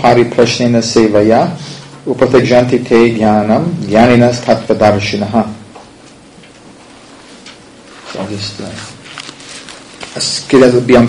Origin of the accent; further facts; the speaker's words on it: Bangalore, Karnataka, India; now in Toronto, Canada; Importing it from Bangalore. I'm from Bangalore.